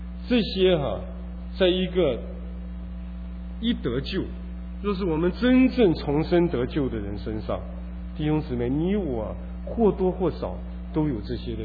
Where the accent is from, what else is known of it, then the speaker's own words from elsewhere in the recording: China; now in United States; 我们中国人呢、在世界上面是比较谦虚的民族，所以我们到北美来跟别人生活在一起，常常不太习惯。